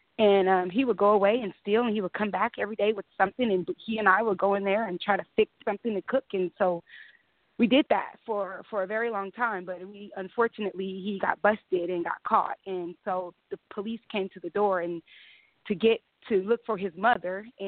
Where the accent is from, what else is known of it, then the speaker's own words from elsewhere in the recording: Compton, California, United States; I'm from Compton, born and raised. I left Compton at 10 when my mom, when she died.